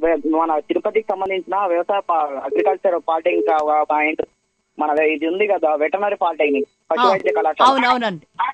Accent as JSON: {"language": "Telugu", "town": "Siddipet", "region": "Telangana", "country": "India", "said": "సిద్దిపేట ప్రజలుగా మేము ఎప్పటికీ"}